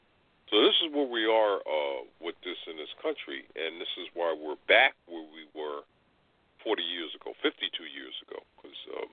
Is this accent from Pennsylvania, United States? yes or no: no; New York, United States; now in Maryland, United States; they are emblematic of the ones I grew up with on Long Island.